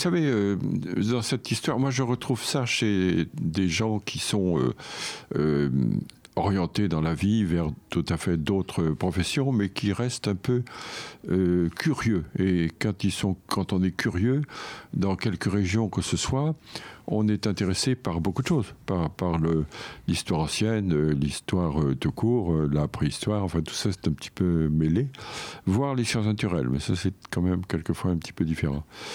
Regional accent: Vannes, Brittany, France; comme je suis né en Bretagne et que mes parents habitaient Vannes, mais qu'ils avaient une maison à la Trinité-sur-Mer.

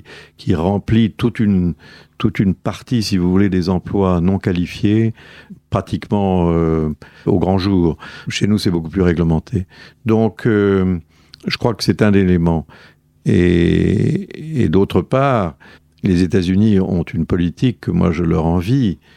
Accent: France; Alors moi, comme je suis français

